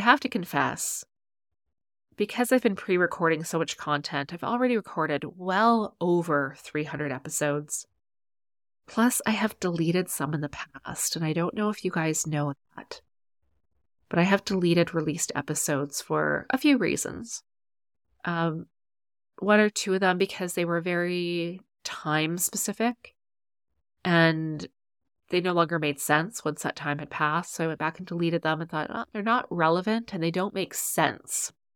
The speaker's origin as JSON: {"language": "English", "region": "Alberta", "country": "Canada", "tie": "born or raised there", "said": "Obviously, BC, I live here. I grew up in Alberta. I visit Alberta regularly."}